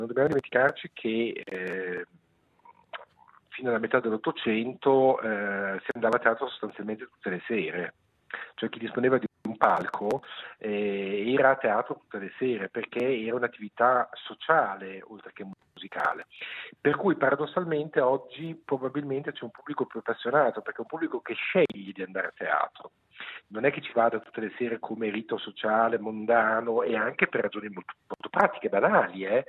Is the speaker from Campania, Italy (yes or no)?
no; Emilia-Romagna, Italy; io poi sono emiliano, che è, come sapete, nell'Italia la regione dove ribolle più forsennata la passione per il melodramma.